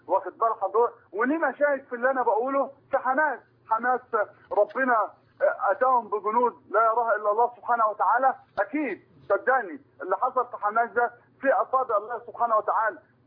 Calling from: Barnabal al-Jadida, Dakahlia, Egypt; أنا من برنبال الجديدة، مركز ميت النصر، محافظة الدقهلية.

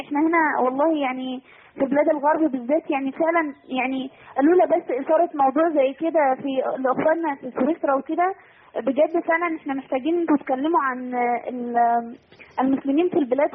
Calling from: Canada

